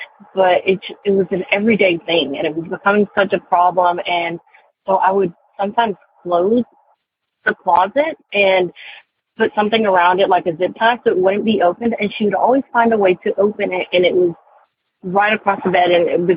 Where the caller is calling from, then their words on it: North Carolina, United States; I am calling from North Carolina, and the story that I've been holding on to for a while